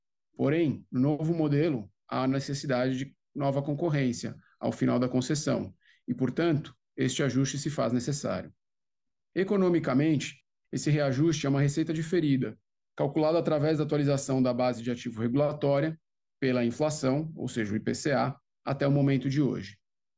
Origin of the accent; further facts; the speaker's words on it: São Paulo, Brazil; novo diretor financeiro de Relações com Investidores da Sabesp. Sou paulistano, nascido e criado aqui em São Paulo, capital.